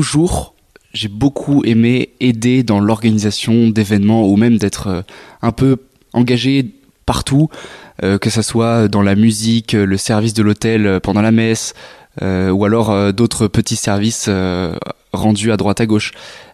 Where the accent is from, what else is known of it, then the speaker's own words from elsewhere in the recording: Salon-de-Provence, Provence-Alpes-Côte d'Azur, France; moi je viens de Salon de Provence, donc c'est au nord de Marseille. Je suis né à Antony en banlieue parisienne et j'ai déménagé quand j'avais 6 mois et je suis arrivé directement à Salon de Provence et j'ai vécu toute ma vie là-bas.